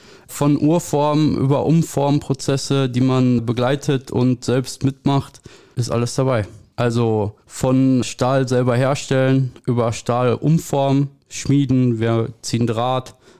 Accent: North Rhine-Westphalia, Germany; Ich komme aus dem Pott. Ja, ich komme aus Bergham

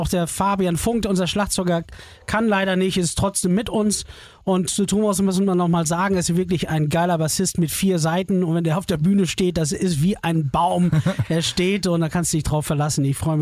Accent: Hamburg, Germany; ich komme ja aus Hamburg

